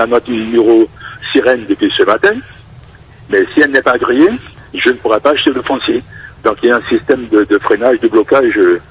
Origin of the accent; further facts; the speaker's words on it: French Guiana; en tant que Guyanais, se battre comme ça pour avancer dans son pays